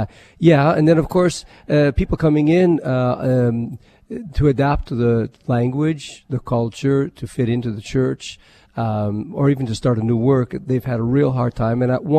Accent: Canada; I speak French because I'm from Canada.

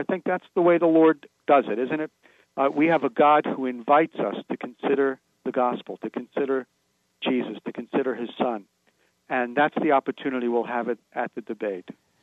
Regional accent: Queens, New York, United States; My testimony is simple. I'm from Queens.

